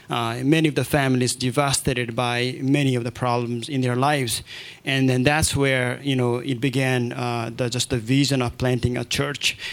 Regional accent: Darjeeling, West Bengal, India; English is a second language; and I'm from Darjeeling, northern part of India.

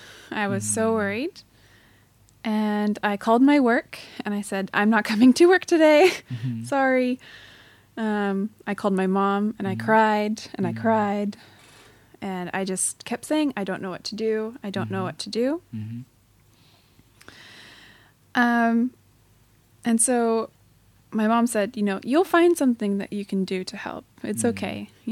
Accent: Pendleton, Oregon, United States; now in Japan; I'm from Pendleton, Oregon in America

